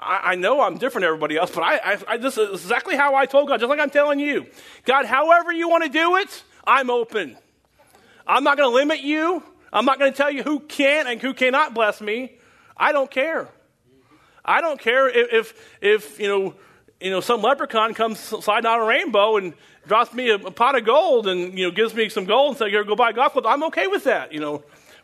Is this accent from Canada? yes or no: no; Pakistan; now in Dubai, United Arab Emirates; So the first question is, where are you from? I'm from Pakistan.